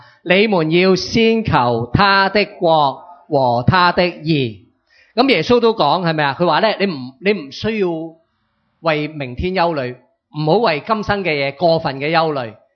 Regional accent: Hong Kong; 所以今日咧，我哋香港人咧好努力，好想争取一啲嘢吓

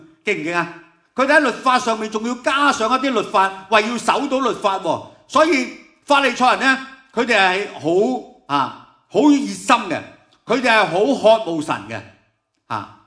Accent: China; 以前即系我哋中国人咧，即系唔明呢天文现象嘅时候

